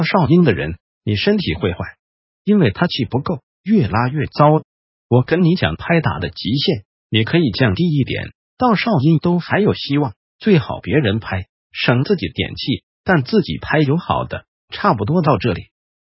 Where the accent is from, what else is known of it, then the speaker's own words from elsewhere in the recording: Taiwan; 我说我们台湾那边凶险得多